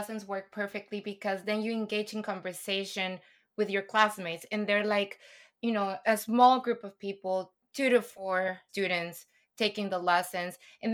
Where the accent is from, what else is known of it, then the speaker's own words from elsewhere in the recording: Guatemala; born there; first language Spanish; English is a second language; because I'm a Spanish speaker, you know, and I was born in Guatemala